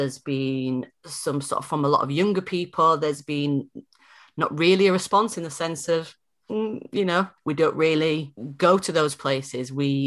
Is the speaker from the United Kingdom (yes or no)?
yes; Hull, Yorkshire and the Humber, United Kingdom; growing up in Hull and coming out in Hull